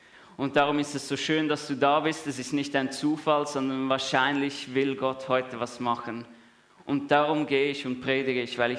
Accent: Zurich, Switzerland; Ich komme aus dem Amt, aus dem Säuliamt, Knonauer Amt. Es ist ja nicht so weit weg von hier.

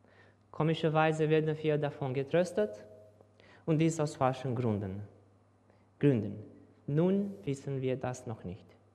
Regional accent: Romania; German is a second language; moved away as an adult; now in Switzerland; Wir kommen aus Rumänien. Ich bin Informatiker von Beruf. Ich habe ein Bachelor Informatik gemacht, dann 13 Jahre als Informatiker gearbeitet. Dann sind wir in die Schweiz gekommen.

